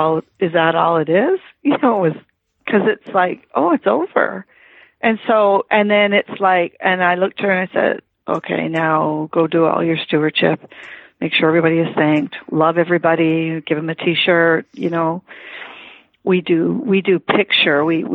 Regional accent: Toronto, Ontario, Canada; moved away; because when I left Toronto, I'm originally from Toronto

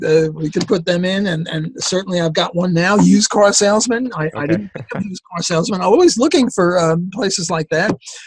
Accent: New York, United States; I'm also from New York, so we have that in common as well.

